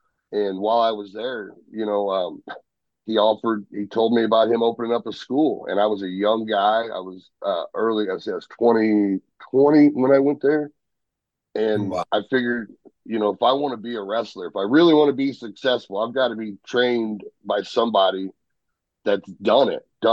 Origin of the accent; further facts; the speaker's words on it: St. Louis, Missouri, United States; I grew up watching wrestling in St. Louis